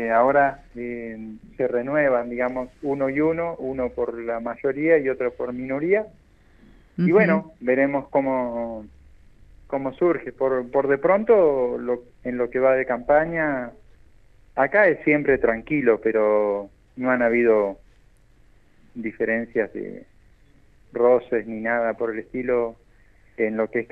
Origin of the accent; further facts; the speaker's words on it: Ñorquinco, Río Negro, Argentina; acá en Ñorquinco, en mi pueblo